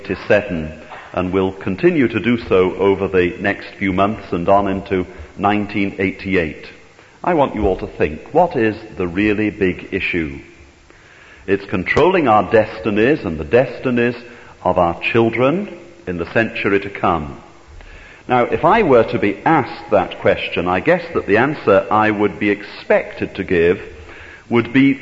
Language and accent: English; Arbroath, Scotland, United Kingdom; from my hometown, Arbroath, on the east coast of Scotland